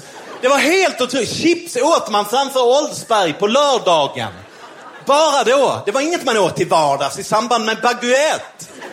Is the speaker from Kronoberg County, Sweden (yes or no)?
no; Malmö, Skåne, Sweden; jag är uppvuxen i Malmö som är en industristad. Det är väldigt, präglas väldigt mycket av jantelagen.